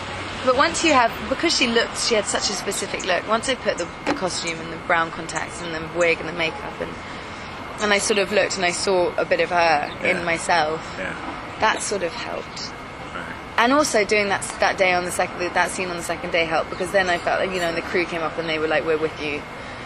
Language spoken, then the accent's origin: English; United Kingdom; you know what it's like being British?